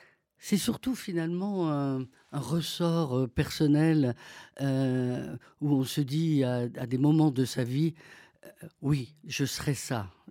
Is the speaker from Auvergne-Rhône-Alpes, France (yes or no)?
no; Les Ponts-de-Cé, Pays de la Loire, France; born there; Je suis né à Angers, au pont de Cé, très exactement, au bord de la Loire.